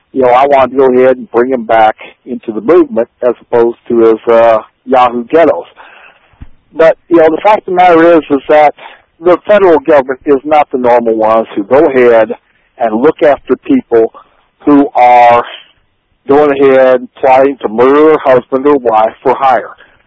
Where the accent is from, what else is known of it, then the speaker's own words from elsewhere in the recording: South Dakota, United States; I'm from South Dakota.